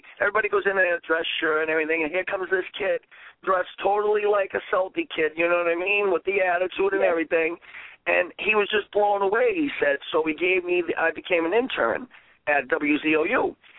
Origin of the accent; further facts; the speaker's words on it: Boston, Massachusetts, United States; And I come from South Boston, the projects. I grew up in, you know, the poor side of town.